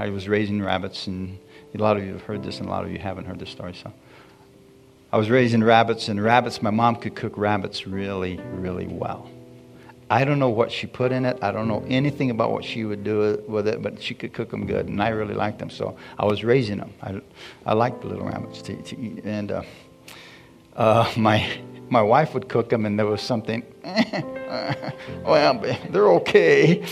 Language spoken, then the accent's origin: English; Bisbee, Arizona, United States; I remember when I was a young man growing up in Bisbee, Arizona.